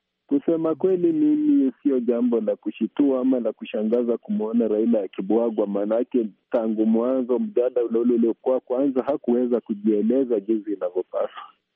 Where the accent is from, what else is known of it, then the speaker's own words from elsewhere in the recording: Kenya; mimi ni Mkenya na nimefuatilia siasa sana.